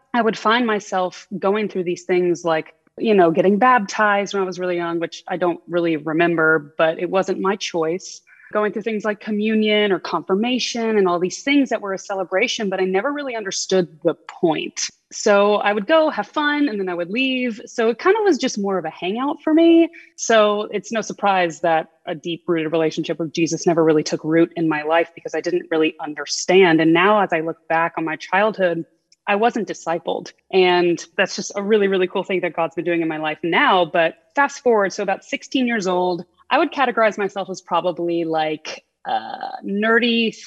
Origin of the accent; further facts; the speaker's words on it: Houston, Texas, United States; I grew up in Houston, Texas, and it was a wonderful childhood.